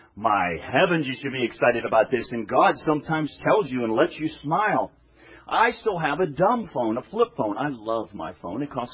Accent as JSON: {"language": "English", "town": "Pittsburgh", "region": "Pennsylvania", "country": "United States", "said": "I'm from the Steeler country"}